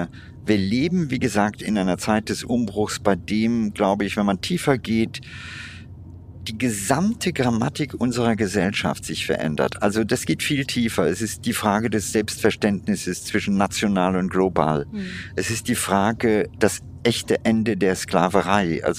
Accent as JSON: {"language": "German", "country": "India", "tie": "born or raised there", "said": "in meiner Kindheit in Indien war Hunger in einer anderen Dimension vorhanden als heute."}